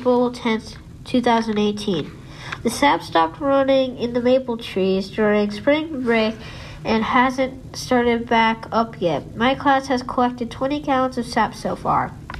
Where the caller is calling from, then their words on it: Virginia, Minnesota, United States; I am reporting from Mr. Holmes' fifth grade class in Virginia, Minnesota.